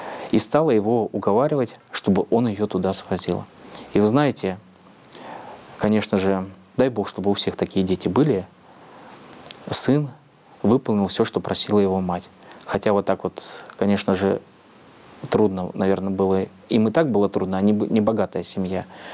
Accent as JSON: {"language": "Russian", "town": "Novosibirsk", "region": "Novosibirsk Oblast", "country": "Russia", "said": "Я говорю: «Да, я из России». «А откуда вы?» Я говорю: «Я из Новосибирска»."}